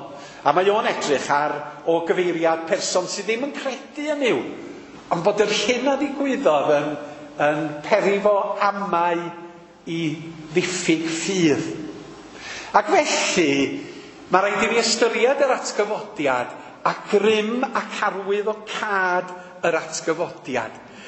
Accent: Wales, United Kingdom; Dwi'n cefnogi bob rambat o Gymru, da chi'n gwybod? Fel gog.

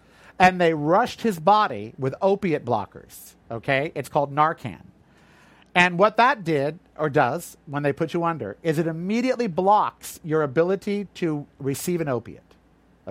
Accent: Chico, California, United States; I don't want heat. I'm from Chico.

